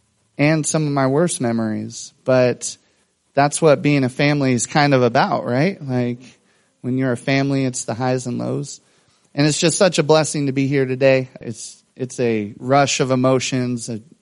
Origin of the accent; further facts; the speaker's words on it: Rainier, United States; I grew up in Rainier, and someone from this church would drive an hour to pick me up